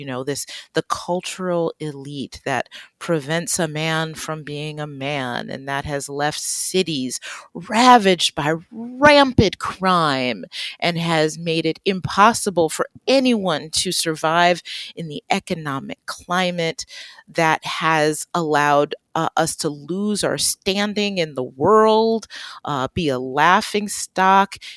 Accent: Detroit, Michigan, United States; Listen, I'm from Detroit.

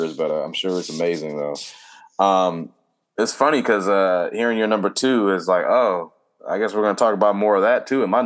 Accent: Compton, California, United States; I can tell you, people, from growing up in Compton, I've never had a guy walk up on my house and just ask me.

